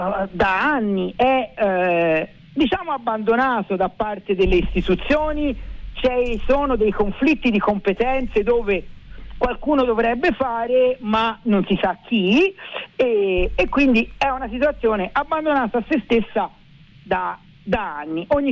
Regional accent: Florence, Tuscany, Italy; Noi siamo fiorentini

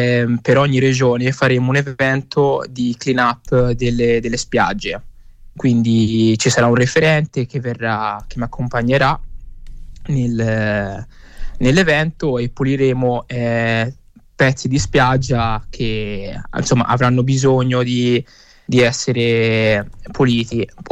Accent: Prato, Tuscany, Italy; born there; E io sì, sono nato a Prato

